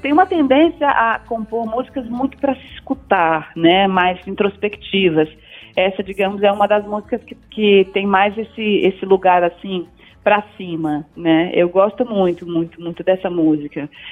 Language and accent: Portuguese; Paraíba, Brazil; passei minha infância na Paraíba, então tem uma ligação forte também com essa vibração, né, da terra.